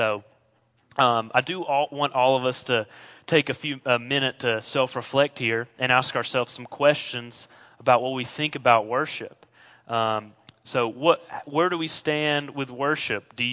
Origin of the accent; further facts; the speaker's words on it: Cordova, Alabama, United States; We grew up in Cordova, Alabama, near Jasper in Walker County my whole life. I went to school there for all of my 18 years.